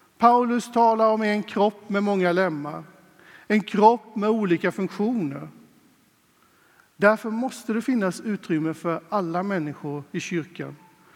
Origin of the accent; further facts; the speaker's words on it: Åseda, Kronoberg County, Sweden; Vi var ett stort gäng i scout och tonår och ungdomskör där hemma i Åseda i de mörka smålandskogarna.